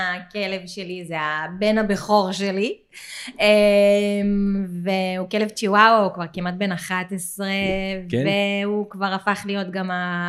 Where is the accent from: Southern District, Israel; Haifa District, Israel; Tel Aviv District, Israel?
Tel Aviv District, Israel; Tel Aviv; גדלתי בתל אביב. נולדתי וגדלתי בתל אביב, והייתי בבדור תקופה.